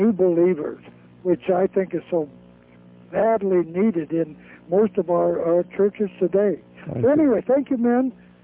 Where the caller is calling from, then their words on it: Kennewick, Washington, United States; Kennewick, Washington.